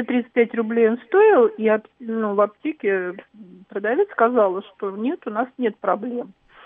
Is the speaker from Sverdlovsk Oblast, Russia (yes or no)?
no; Moscow Oblast, Russia; Я из Подмосковья.